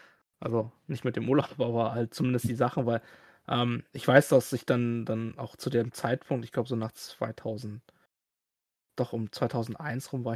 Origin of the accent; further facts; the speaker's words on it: Germany; Weil ich bin ja in Deutschland hier aufgewachsen und habe nie Vietnamesisch gelernt. Also ich kann vielleicht ein bisschen was lesen. Ich kann es sehr gut sprechen, aber lesen und schreiben eigentlich fast gar nicht